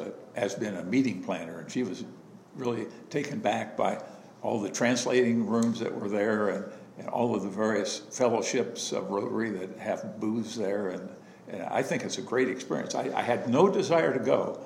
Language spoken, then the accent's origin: English; Des Moines, Iowa, United States; I was born in Des Moines, lived in Polk County all my life till I went to school at Simpson College